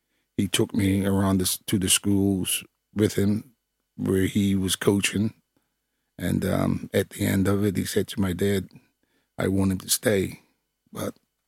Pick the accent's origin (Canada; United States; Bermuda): Bermuda; I'm from Bermuda, former West Ham United football player.